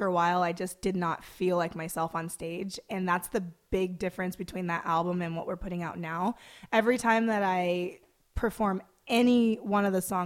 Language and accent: English; Skyway, Washington, United States; I grew up in Skyway, so I was in the hood.